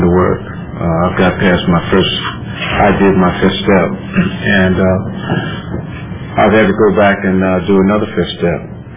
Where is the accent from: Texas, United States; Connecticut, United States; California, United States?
California, United States; San Francisco; I'm from San Francisco also